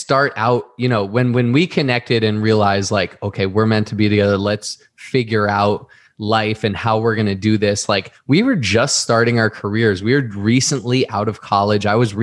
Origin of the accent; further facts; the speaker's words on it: Boston, Massachusetts, United States; now in California, United States; I grew up in Boston, moved to Boston with me for a year.